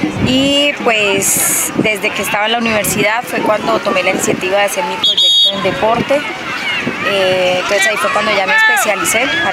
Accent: Cúcuta, Norte de Santander, Colombia; now in Bogotá, Colombia; no soy de acá, yo soy de Cúcuta, norte de Santander, y Bogotá me abrió las puertas y me permitió trabajar acá, y todo el tiempo me he mantenido allí durante 8 años.

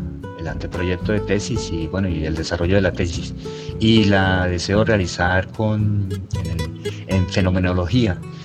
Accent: Colombia; moved away as an adult; now in Argentina; uno sigue siendo colombiano, toda su historia familiar y histórica en sí, en todo, es de Colombia.

